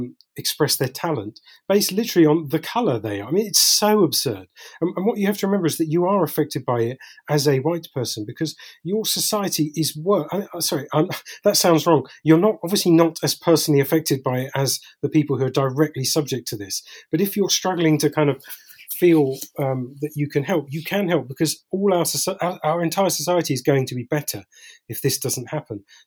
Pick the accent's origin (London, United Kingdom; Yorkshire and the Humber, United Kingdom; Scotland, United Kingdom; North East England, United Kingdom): London, United Kingdom; I grew up in London in the 80s, where there was a lot of overt racism